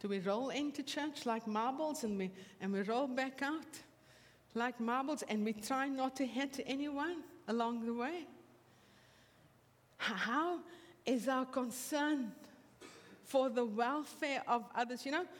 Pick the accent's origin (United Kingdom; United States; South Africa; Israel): South Africa; Clearly I'm from South Africa.